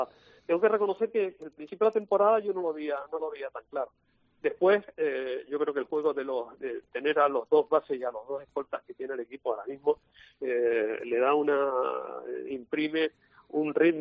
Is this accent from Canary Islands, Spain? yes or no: yes; Tenerife, Canary Islands, Spain; born there; now in Murcia, Spain; Soy tinerfeño porque soy nacido allí en la isla, pero desde luego Murcia es mi casa, Murcia es mi familia y aquí me siento en casa